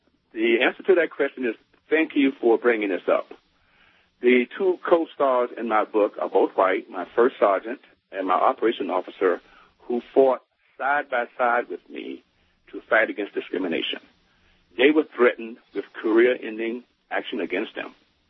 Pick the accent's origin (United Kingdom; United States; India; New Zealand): United States; the South; And it appeared to be better than growing up in the South in the 60s.